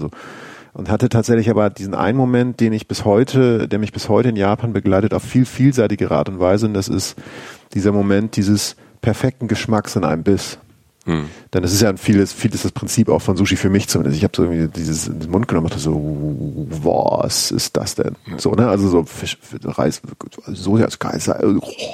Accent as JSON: {"language": "German", "region": "Northern Germany", "country": "Germany", "said": "Ich komme ja aus Norddeutschland"}